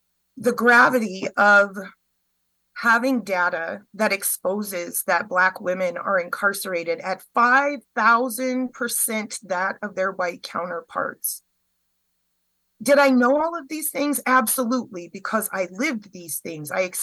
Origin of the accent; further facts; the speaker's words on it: Colorado, United States; Let me tell you, I am from Colorado. I am a native. I used to go to parties in Boulder in my teen and 20 years. I went to CU Denver.